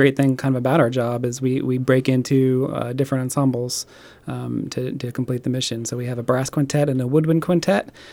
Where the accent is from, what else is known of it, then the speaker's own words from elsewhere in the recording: Norfolk, Virginia, United States; I miss Fleet Forces in Norfolk, my hometown, where I'm from.